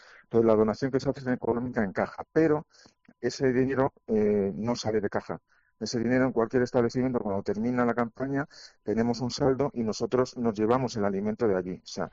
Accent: Community of Madrid, Spain; now in Villaviciosa de Odón, Spain; Somos de Madrid, en concreto yo vivo en Villaviciosa de Odón.

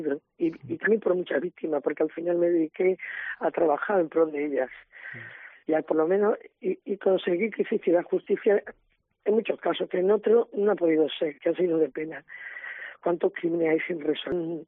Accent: Medellín, Extremadura, Spain; Pues sí, además sus restos están allí mismo en Medellín. Así que fue aquí asesinado donde yo vivo, en Las Artes, Oria, sí. Pero los restos yo decidí que estuvieran en mi pueblo.

